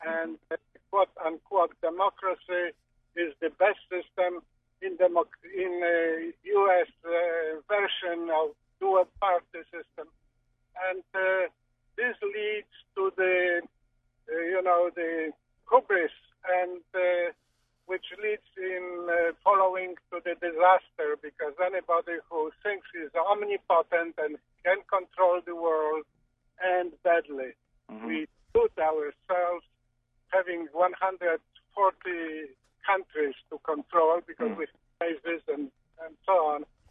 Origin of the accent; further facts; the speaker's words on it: Poland; English is a second language; I'm from Poland.